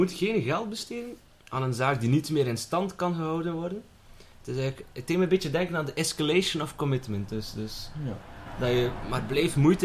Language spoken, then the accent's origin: Dutch; Belgium; Dus heel onze geschiedenis die we hebben als volk, als Belgen